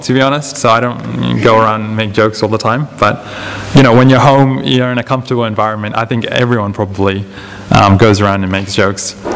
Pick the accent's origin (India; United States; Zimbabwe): India; first language Malayalam; English is a second language; moved away; We come from India, and Charles and my brother, he's not here, we grew up speaking Malayalam, and then we kind of just started just speaking English when we came here.